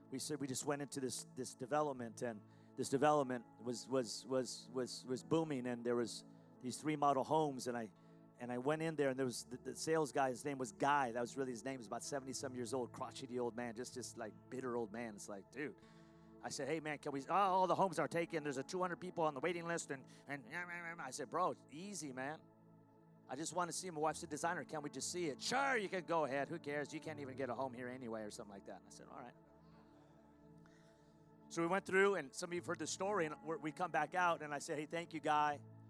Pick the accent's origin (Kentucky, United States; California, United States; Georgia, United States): California, United States; Los Angeles; I mean, I'm a guy from East L.A., but I love the South.